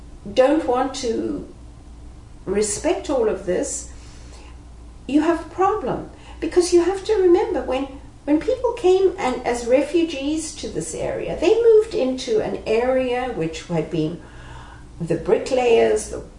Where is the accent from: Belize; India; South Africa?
South Africa; as a South African, I can certainly say in knowing British history that it's a colonial Victorian attitude.